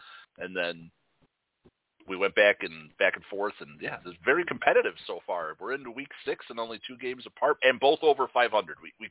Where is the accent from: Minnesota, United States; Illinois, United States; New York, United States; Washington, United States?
Illinois, United States; Chicago; it kind of makes me a little sad that I grew up in the Jordan Bulls era and never once experienced that live.